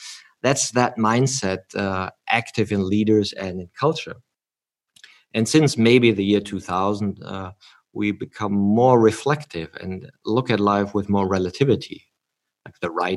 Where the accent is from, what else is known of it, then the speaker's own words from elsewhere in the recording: Germany; English is a second language; I'm from Germany